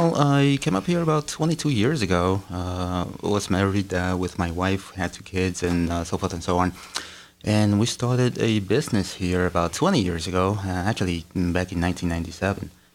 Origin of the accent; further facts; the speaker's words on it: Bronx, New York, United States; I grew up in the Bronx, but I worked in Queens.